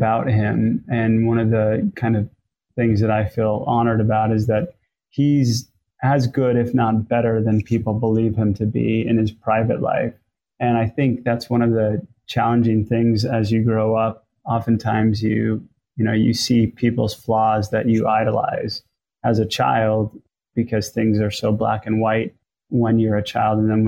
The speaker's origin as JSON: {"language": "English", "region": "Northeast", "country": "United States", "tie": "born or raised there", "said": "Growing up in the Northeast, I kind of always believed that I would go into either consulting or kind of investment banking, Wall Street."}